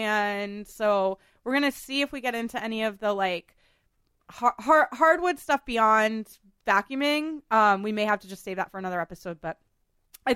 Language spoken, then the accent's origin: English; New England, United States; I'm from New England, John.